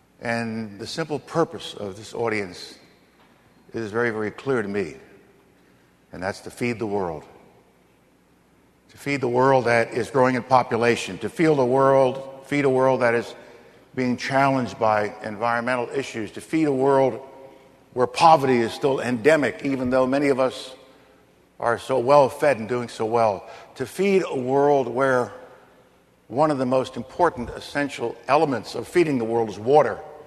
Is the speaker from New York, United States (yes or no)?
yes; New York, United States; I was raised in New York, you know.